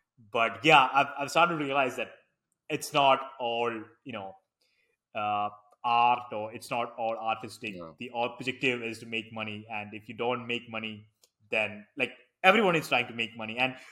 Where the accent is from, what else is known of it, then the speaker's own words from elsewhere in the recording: Kerala, India; first language Malayalam; English is a second language; So Malayalam is my native tongue.